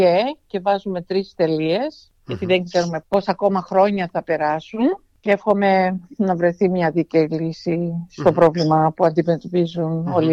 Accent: Famagusta, Famagusta District, Cyprus; also born or lived in Nicosia; now in Australia; Γεννήθηκα στη Λευκοσία, αλλά ο πατέρας μου είχε πάρει μια επιχείρηση της Coca-Cola's, ήταν αντιπρόσωπος της Coca-Cola's και είχαμε μεταφερθεί και αρχίσαμε να ζούμε στην Αμόχωστο, στην ωραία Αμόχωστο.

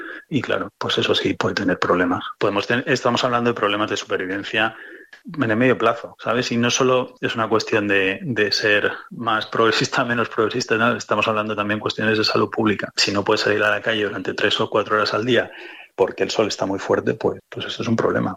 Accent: Spain; accent: Spanish; mi acento es español

